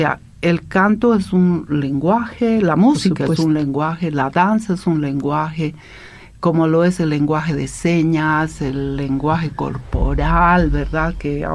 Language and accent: Spanish; Oruro, Bolivia; En Oruro. Yo soy orureña